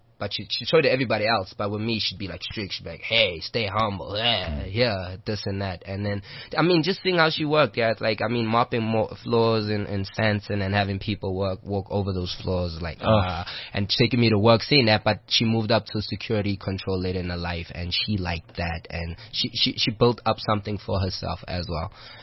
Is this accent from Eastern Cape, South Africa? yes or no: no; Kliptown, Gauteng, South Africa; I grew up in Cliptown more with my mother, so... Cliptown, like you were saying, it's more tight-knit.